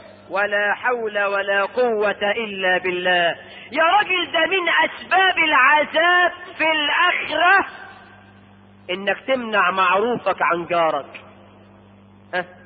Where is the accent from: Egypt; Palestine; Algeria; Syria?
Egypt; احنا كمصريين كانت عندنا هذه الاخلاق في الريف وفي الحضر الى وقت ليس بالبعيد